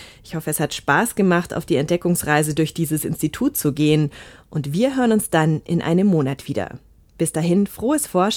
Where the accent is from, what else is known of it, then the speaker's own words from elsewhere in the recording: Germany; born there; Ich bin in Deutschland geboren. Für mich ist all das abstrakt und wenig greifbar.